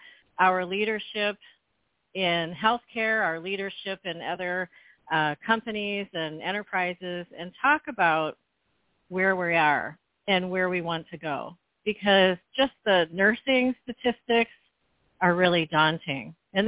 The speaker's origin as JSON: {"language": "English", "town": "Geneva", "region": "Ohio", "country": "United States", "tie": "born or raised there", "said": "I started my career actually at the age of 19 when I worked as a nursing assistant in my hometown of Geneva, Ohio, for several years until I moved to Cleveland"}